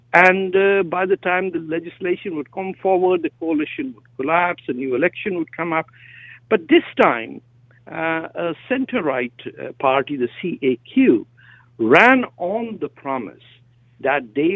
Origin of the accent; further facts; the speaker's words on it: Pakistan; moved away as an adult; I come from the Indian subcontinent. People of all religion cover their heads with the working in the fields, which is quite illogical. It's called a dupatta, but I grew up, I spent 30 years of my life in Pakistan.